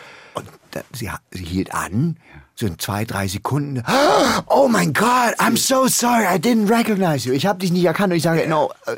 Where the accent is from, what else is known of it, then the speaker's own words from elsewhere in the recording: East Germany, Germany; Weil ich komme aus dem Osten